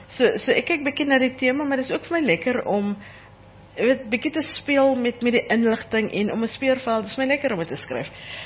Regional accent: Grabouw, Western Cape, South Africa; born or raised there

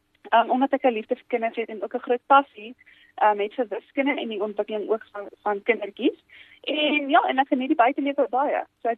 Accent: Zastron, Free State, South Africa; Ek is van Zastron, dit is 'n baie klein dorpie.

